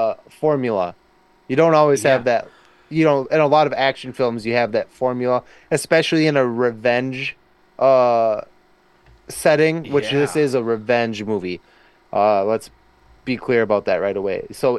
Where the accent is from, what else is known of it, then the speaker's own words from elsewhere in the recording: India; And I thought maybe like I'm a little biased because I'm Indian